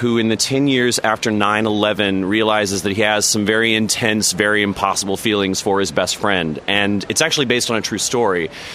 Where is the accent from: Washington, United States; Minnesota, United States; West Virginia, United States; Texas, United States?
Texas, United States; moved away as an adult; now in New York, United States; Well, you know, listen, I grew up in Texas. I grew up on a ranch, and I've lived in New York for the last 25 years, so I'm kind of city mouse and country mouse.